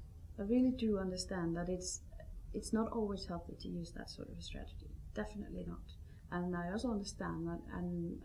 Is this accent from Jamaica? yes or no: no; Denmark; my home country. I'm from Denmark, where you have no debate on equal opportunity between men and women